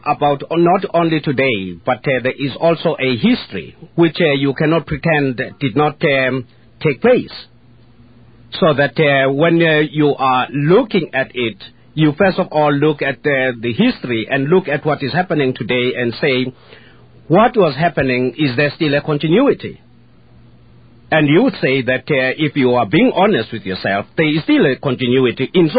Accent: South Africa; born there; I was born in South Africa. I have no land now.

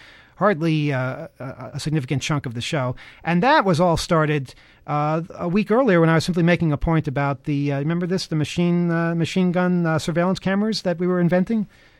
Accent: Texarkana, Texas, United States; I am from Texarkana, Texas. That's a cool place. It's right by Texas and Arkansas.

